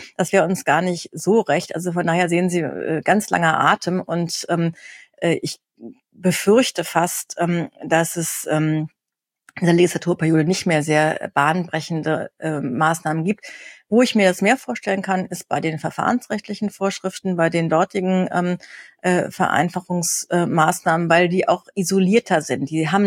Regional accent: Northern Germany, Germany; Also ich stamme aus dem Norden, aber nach 30 Jahren ganz klar Rheinland.

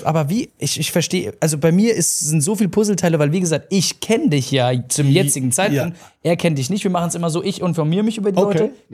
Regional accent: Mannheim, Baden-Württemberg, Germany; Ah jo, ich komme aus Mannheim.

